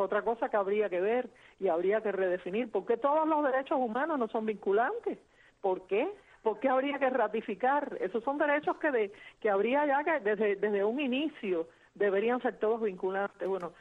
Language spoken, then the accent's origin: Spanish; Cuba